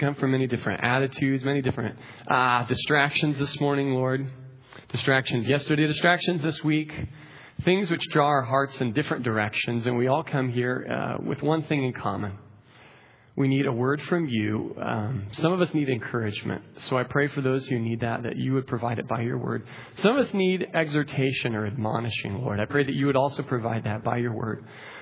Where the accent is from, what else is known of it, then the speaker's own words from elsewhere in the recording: Nebraska, United States; I have already been called by God's grace to pastor a church in Nebraska, which is my home state, where I'm from originally.